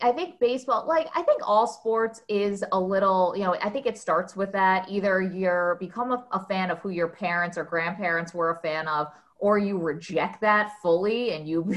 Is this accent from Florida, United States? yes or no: no; Binghamton, New York, United States; The Binghamton Mets came to my hometown in like 1992